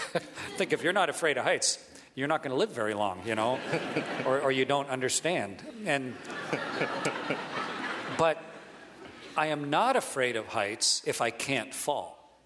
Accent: Canada; I'm Canadian

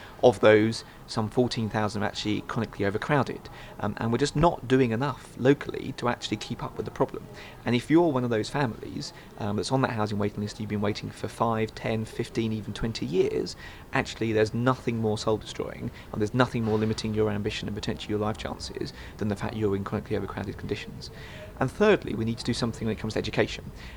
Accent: London, United Kingdom; I'm from South London, but my father's parents came from the East End originally

